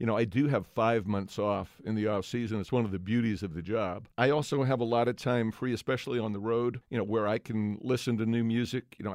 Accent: New York, United States; I grew up in New York. We used to listen to Yankee games in the car.

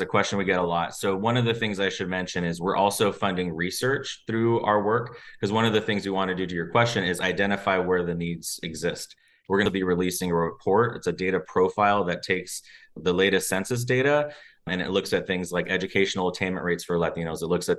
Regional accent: Riverside, California, United States; also born or lived in San Bernardino; I am someone who's very proudly from the Inland Empire. I was born in San Bernardino, raised in Riverside's Northside community, which is where my parents live still to this day.

